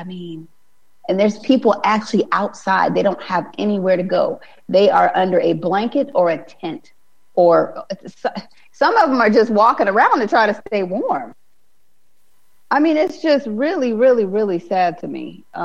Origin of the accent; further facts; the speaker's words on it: Alaska, United States; I just can't even put into words how cold it is. And I'm from Alaska.